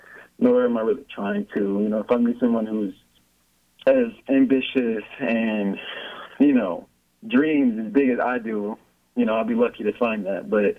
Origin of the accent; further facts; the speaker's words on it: Chicago, Illinois, United States; now in Los Angeles, United States; But, you know, I come from Chicago, so my mentality is, you know, go and get it. You know, so it's always been that way since I've, you know, first arrived in L.A.